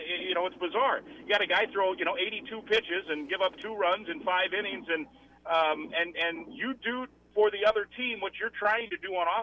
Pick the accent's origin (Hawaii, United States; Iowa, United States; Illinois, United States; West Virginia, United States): Iowa, United States; Manchester; Back in 1980, I was 9 years old, my hometown of Manchester, Iowa.